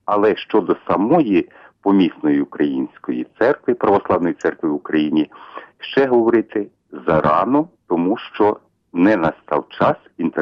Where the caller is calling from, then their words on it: Khmelnytskyi, Khmelnytskyi Oblast, Ukraine; місто Хмельницький.